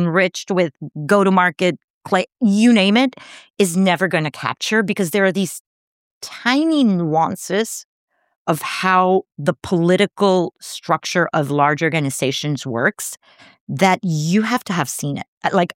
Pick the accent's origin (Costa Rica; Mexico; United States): Costa Rica; my dad's an entrepreneur, was an entrepreneur. I grew up in a very entrepreneurial household. I grew up in Costa Rica.